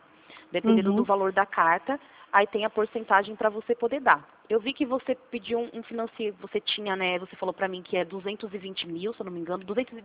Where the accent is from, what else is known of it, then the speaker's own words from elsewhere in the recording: Corumbataí, Brazil; Eu sou de Corumbataí